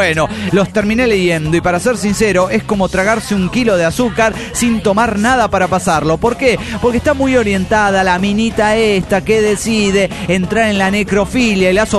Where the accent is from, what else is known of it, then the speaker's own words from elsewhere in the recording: Rosario, Santa Fe, Argentina; soy el canalla de Rosario, Argentina.